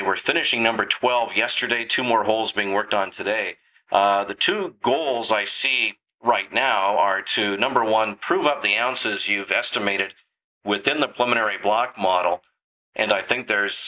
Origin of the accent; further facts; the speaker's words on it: British Columbia, Canada; as a British Columbian my entire life, I must say I never thought I'd be this excited to be in Quebec.